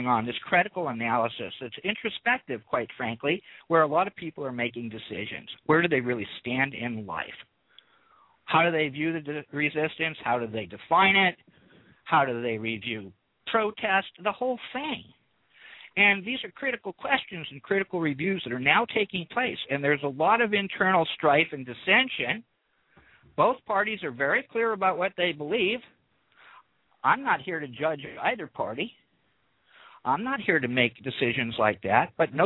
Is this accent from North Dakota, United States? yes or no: no; Berkeley, California, United States; hey, I'm from Berkeley. Okay, I'm a Berkeley 64.